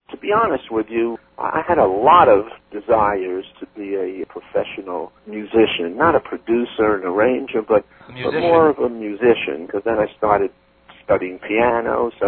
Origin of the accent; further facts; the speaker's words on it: Brooklyn, New York, United States; In Brooklyn, Flatbush, Brooklyn.